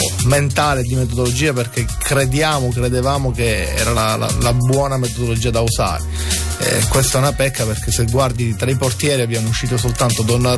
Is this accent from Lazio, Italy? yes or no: no; Palermo, Sicily, Italy; da buon palermitano diciamo che mi piace obbligare una tappa che è quella di Palermo